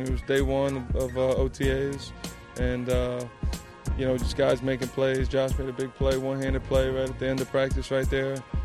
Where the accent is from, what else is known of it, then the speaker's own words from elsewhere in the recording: New Jersey, United States; I'm from New Jersey, so it reminds me of the same type of, home feel, like a Jersey type spot.